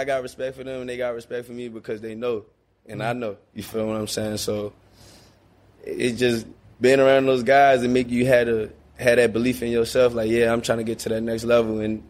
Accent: Baltimore, Maryland, United States; I'm from Baltimore. Y'all don't know. Y'all ain't never seen a Baltimore kid before.

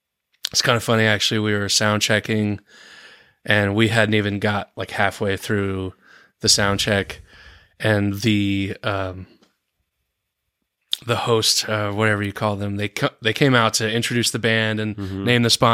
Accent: Asheville, North Carolina, United States; Yeah, I grew up in Asheville, East Asheville.

